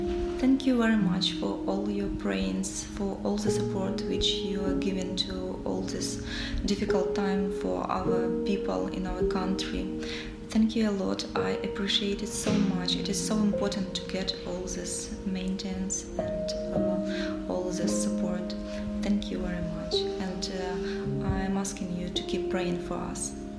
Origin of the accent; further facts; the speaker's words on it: Kyiv, Ukraine; moved away as an adult; now in Nowy Targ, Poland; I'm an English and Spanish teacher. I'm from Kyiv, Ukraine, but last 2 weeks, my children and I have been living here in Nowy Targ in Poland.